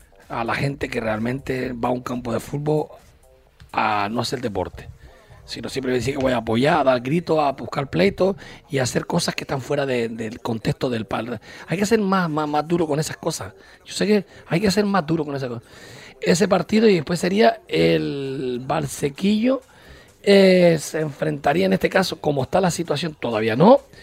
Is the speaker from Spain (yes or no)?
yes; Fontanales, Canary Islands, Spain; yo soy de Fontanales. Yo pertenezco a Moya.